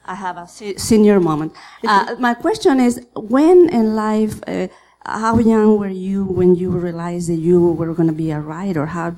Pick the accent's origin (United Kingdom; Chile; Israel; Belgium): Chile; now in United States; But I'm from Chile, and I've been reading all your books.